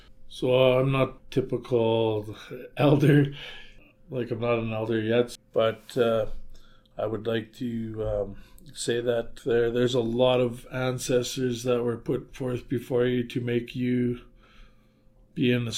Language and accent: English; Yukon, Canada; We speak Northern Tishoni.